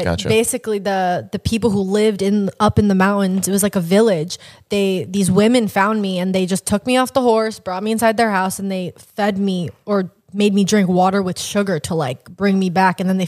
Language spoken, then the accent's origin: English; New Jersey, United States; moved away; From New Jersey.